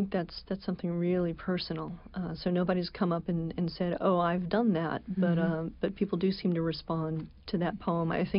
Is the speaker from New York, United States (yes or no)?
no; Alabama, United States; I think my next appearance is at the Alabama Book Festival next month. I'll be going back home and my accent will return.